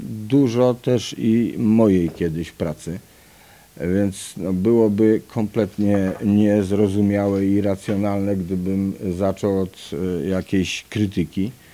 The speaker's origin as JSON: {"language": "Polish", "town": "Gliwice", "region": "Silesian Voivodeship", "country": "Poland", "tie": "born or raised there", "also_born_or_lived": "Siemianowice Śląskie", "said": "nie mogę się pochwalić, że jestem urodzony w Gliwicach. Przy całym szacunku dla Siemianowic"}